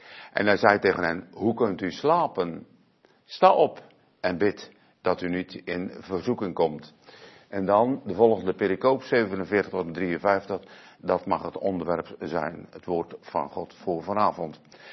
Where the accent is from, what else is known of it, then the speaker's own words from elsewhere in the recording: Urk, Flevoland, Netherlands; want ik kom uit Urk en daar woont zeevolk.